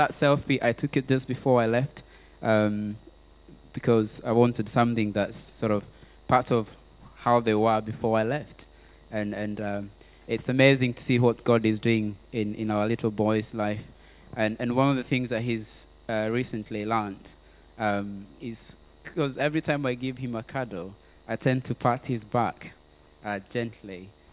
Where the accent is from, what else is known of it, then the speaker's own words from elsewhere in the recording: Kenya; even though I may talk about being Kenyan, being a Maasai is another subsection of culture that has its own uniqueness.